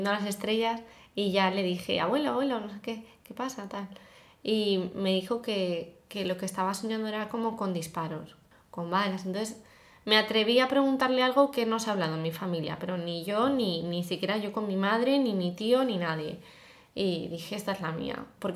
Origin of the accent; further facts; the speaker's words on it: Basque Country, Spain; se habla mucho de Guernica y el bombardeo de Guernica, yo que soy vasca, ¿no?